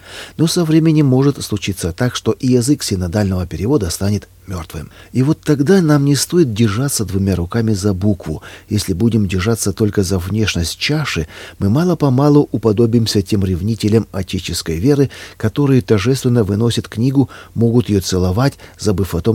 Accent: Ukraine; я представитель иностранного государства, я украинец.

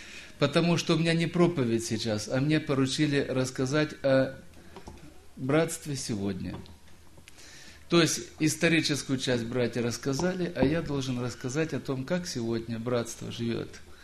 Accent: Timashevsk, Krasnodar Krai, Russia; я из Краснодарского края, из города Тимашевска.

